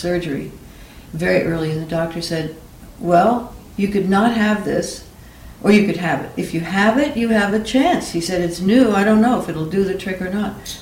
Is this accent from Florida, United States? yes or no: no; New York, United States; I was very in with the acting crowd here because I'm a New Yorker